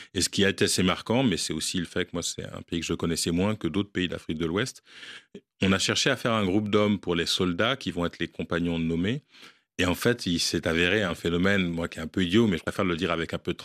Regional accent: Guadeloupe; par rapport aux Antilles, moi je suis guadeloupéen

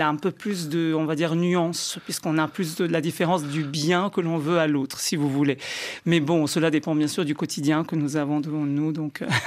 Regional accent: Italy; now in France; En rentrant en Italie, je me prends des fois des réflexions. Ah, maintenant, t'es français. Ici, je suis italien.

